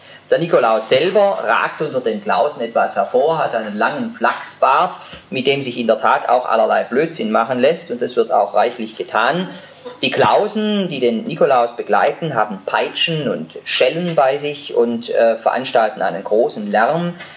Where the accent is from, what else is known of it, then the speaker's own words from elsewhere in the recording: Rottweil, Baden-Württemberg, Germany; Eine stammt aus meiner Heimatstadt Rottweil.